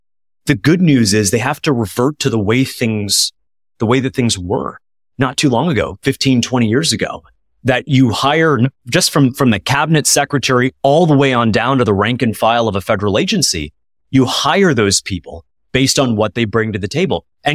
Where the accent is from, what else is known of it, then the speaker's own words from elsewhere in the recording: Florida, United States; The idea that in my home state of Florida, that hurricane relief would be denied to Trump supporters after the most recent wave of hurricanes in September, right?